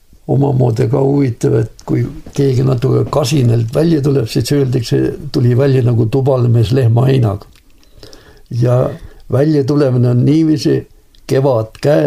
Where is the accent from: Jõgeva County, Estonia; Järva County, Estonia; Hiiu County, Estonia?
Hiiu County, Estonia; Kärdla; born there; 5 kilomeetrit käina poole siit Kärdlast.